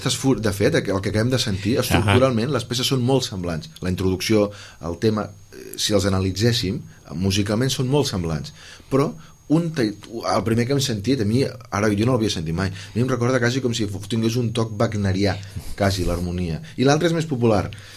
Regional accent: Sant Pere de Ribes, Catalonia, Spain; jo soc de Sant Pere de Ribes

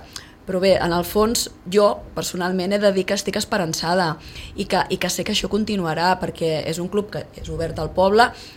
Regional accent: Sitges, Catalonia, Spain; el 60% som de Sitges. Som gent com jo, ja ho veus.

